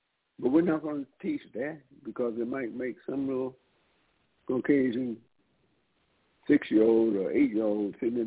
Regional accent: United States; So that is the idea that was fed to me as I grew up in America in the 50s.

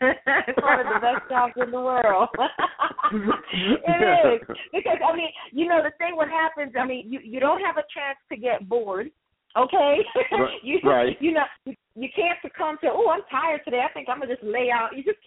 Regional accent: Bronx, New York, United States; You know, New York, I like it. I love it. I'm from the Bronx, boogie down Bronx. And I got to give it up for my New York fans.

